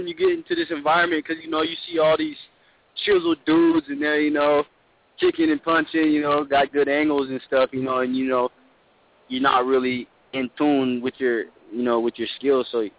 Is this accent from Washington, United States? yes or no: yes; Tacoma, Washington, United States; My record is for now 0-0. I'm fighting for out of Team Evolution MMA. And yeah, I'm from Tacoma, Washington, born and raised.